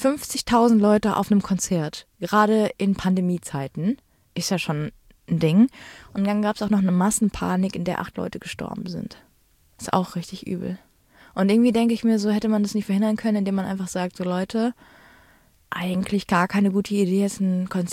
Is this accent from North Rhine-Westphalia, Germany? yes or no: yes; Düsseldorf, North Rhine-Westphalia, Germany; wir sind aus Düsseldorf und wir machen jetzt mal was in Düsseldorf